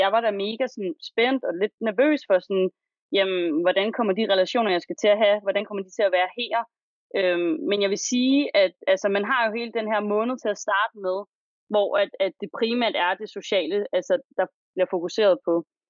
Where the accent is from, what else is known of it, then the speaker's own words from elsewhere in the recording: Roskilde, Zealand, Denmark; now in Aalborg, Denmark; Og jeg er simpelthen rykket fra Sjælland til Aalborg også for at studere nu her